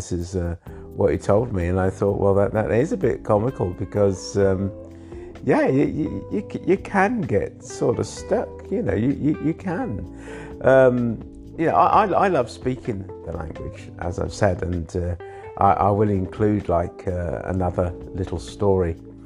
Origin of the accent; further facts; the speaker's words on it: England, United Kingdom; born there; And I'm saying, look, you know, I was born in England.